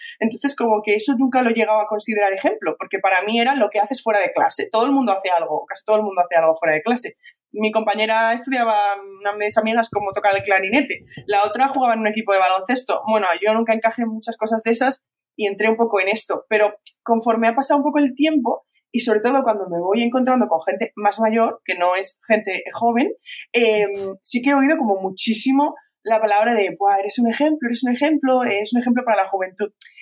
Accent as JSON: {"language": "Spanish", "town": "Chirivella", "region": "Valencian Community", "country": "Spain", "tie": "born or raised there", "said": "Mis compañeras de casa de Chirivella, de mi pueblo"}